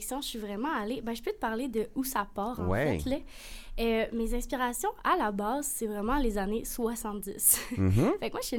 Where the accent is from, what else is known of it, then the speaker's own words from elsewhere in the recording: Saguenay, Quebec, Canada; Parce que ben, je viens du Saguenay.